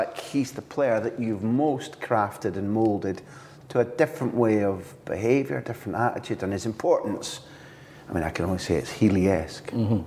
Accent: Scotland, United Kingdom; And as a Scot, I can remember a dozen campaigns

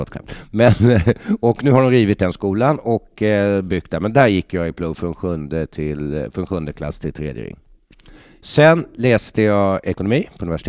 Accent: Stockholm, Stockholm County, Sweden; born there; det här är verkligen mina hoods här vid stadion. För att jag föddes på Allmänna BB.

